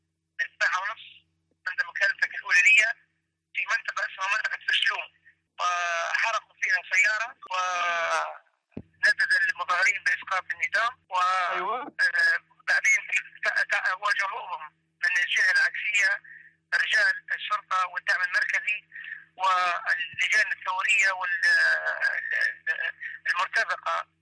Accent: Libya; وانا مواطن ليبي حر

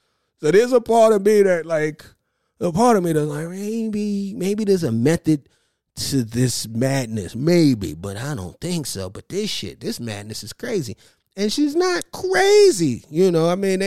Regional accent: Queens, New York, United States; I'm from Queens. I ain't gonna go out like that, Blase Skip. You know what I'm saying? I'm Trini.

